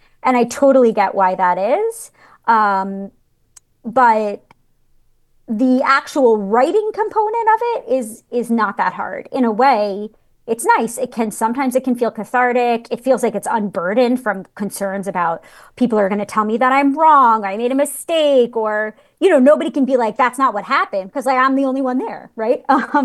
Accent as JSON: {"language": "English", "town": "New York City", "region": "New York", "country": "United States", "said": "but in my 20s, I'm from New York City. I lived in New York City"}